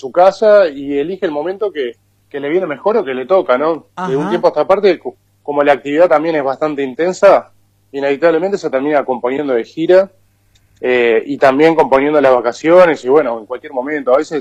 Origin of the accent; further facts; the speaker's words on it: Uruguay; para mucha gente quizás seamos argentinos, no sepan que somos uruguayos.